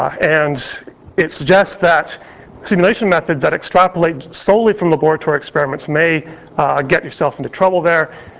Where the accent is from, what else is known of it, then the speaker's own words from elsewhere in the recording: Canada; because I'm a Canadian